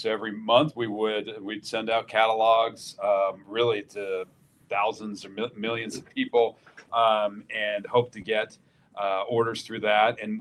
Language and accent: English; East Coast, United States; I'm from the East Coast originally, so being back on the East Coast has been great.